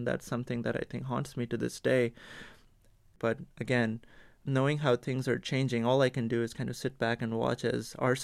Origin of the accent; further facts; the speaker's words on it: Pakistan; growing up in Pakistan, terrorism was never a very foreign concept to us.